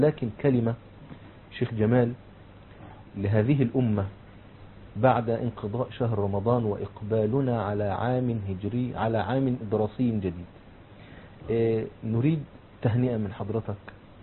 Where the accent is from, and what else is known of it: Egypt